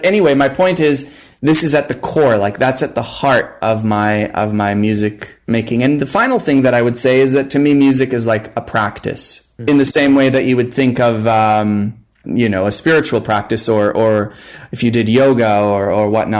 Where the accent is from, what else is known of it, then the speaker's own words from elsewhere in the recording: Israel; English is a second language; Myself, growing up in Israel